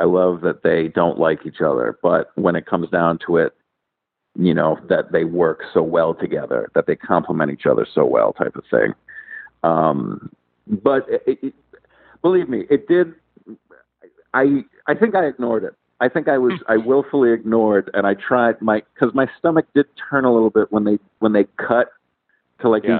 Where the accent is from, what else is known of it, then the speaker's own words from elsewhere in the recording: Rhode Island, United States; Like I said, I'm from Rhode Island, so it was always very sentimental for me.